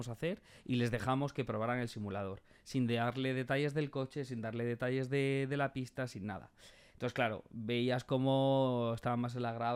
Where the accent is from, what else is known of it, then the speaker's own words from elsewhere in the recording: Castilla-La Mancha, Spain; now in Madrid, Spain; porque yo soy de Castilla-La Mancha.